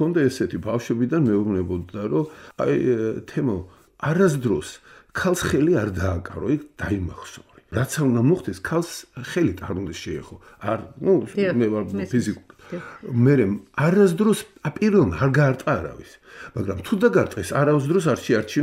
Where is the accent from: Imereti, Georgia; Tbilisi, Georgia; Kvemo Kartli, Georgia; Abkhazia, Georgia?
Tbilisi, Georgia; ეს ჩვენი ესეთი უბანი იყო იქ დავიბადეთ იქ გავიზარდეთ